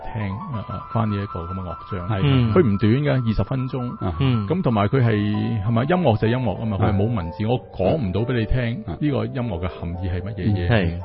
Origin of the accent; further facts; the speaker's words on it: China; 其實我哋中國人唔好講呢啲咁唔吉利嘅嘢